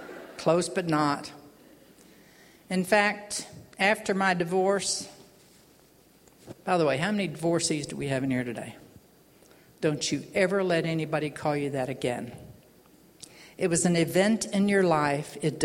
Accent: Oklahoma City, Oklahoma, United States; went back to my hometown of Oklahoma City and started looking for work.

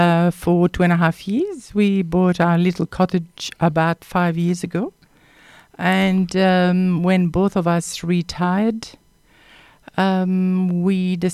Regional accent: Cairo, Cairo Governorate, Egypt; born there; English is a second language; I was born in Cairo in 1950 of Greek parents.

